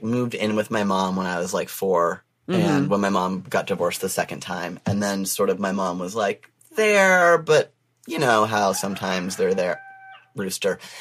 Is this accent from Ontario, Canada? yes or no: yes; Oshawa, Ontario, Canada; I grew up in Oshawa. So it's a small GM town outside of Toronto.